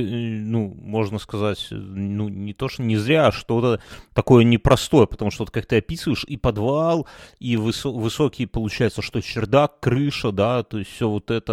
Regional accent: Belarus; мы, белорусы, мы очень своей вот земелькой вот родной, мы прямо вот малая родина, для нас это много значит.

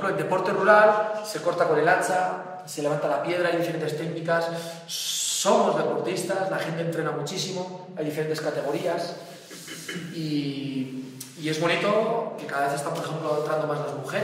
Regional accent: Basque Country, Spain; yo me siento vasco y me tira muchísimo.

